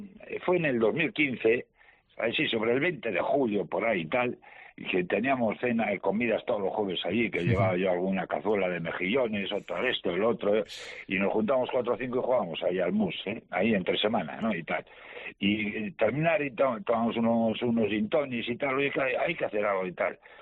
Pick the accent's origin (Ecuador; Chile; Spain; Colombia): Spain; Basque Country; now in León, Spain; esos 6 o 8 que somos del País Vasco afincados allí por motivos familiares como yo